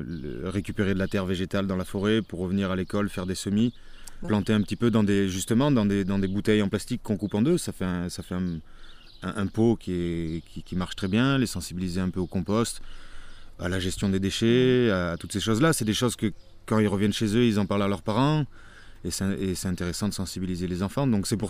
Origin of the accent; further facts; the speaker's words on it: Puyricard, Provence-Alpes-Côte d'Azur, France; Parce que moi, je viens de Puy-Ricard, donc depuis que je suis petit, j'appelle ça Puy-Puy.